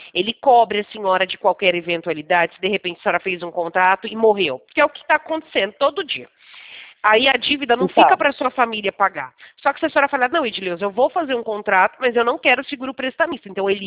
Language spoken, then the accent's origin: Portuguese; Americana, São Paulo, Brazil; Eu sou da cidade de Americana, interior de São Paulo, e eu falo da Central do Santander.